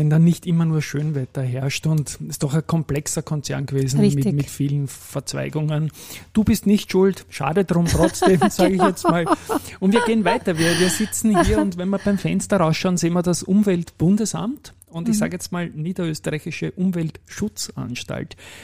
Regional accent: Vienna, Austria; Als Wiener kenne ich das natürlich

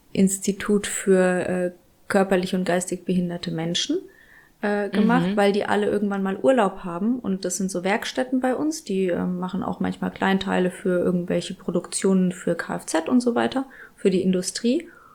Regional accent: Bad Kissingen, Bavaria, Germany; in Bad Kissingen bei uns, da wo ich groß geworden bin.

